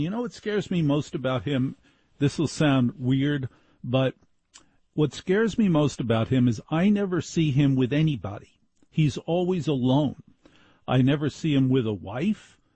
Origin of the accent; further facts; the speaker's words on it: New Jersey, United States; Yes, because I'm from Jersey.